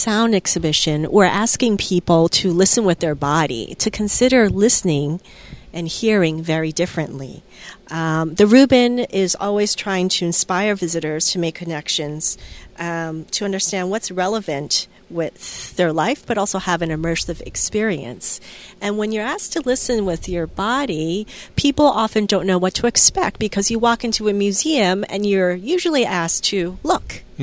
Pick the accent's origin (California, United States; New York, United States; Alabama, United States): California, United States; also born or lived in New Jersey; My parents came from Taipei. They immigrated here in the 70s to California. And my brother and I grew up in both California and New Jersey.